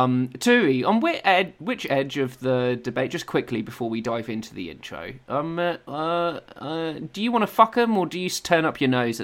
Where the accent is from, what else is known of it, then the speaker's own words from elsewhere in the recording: East of England, United Kingdom; I grew up in Essex